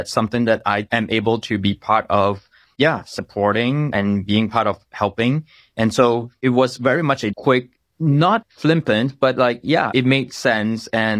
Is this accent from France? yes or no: no; Malaysia; I don't take it for granted how on earth that I grew up in Malaysia